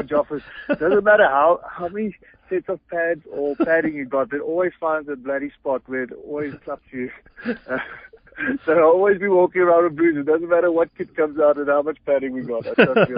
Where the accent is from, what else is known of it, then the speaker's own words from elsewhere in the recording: Rustenburg, North West, South Africa; first language Afrikaans; English is a second language; I grew up in the Platteland in Rustenburg